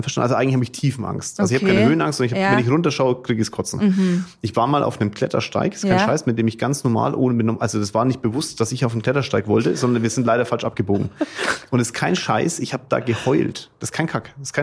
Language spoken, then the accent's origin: German; Bavaria, Germany; wir kommen ja aus Franken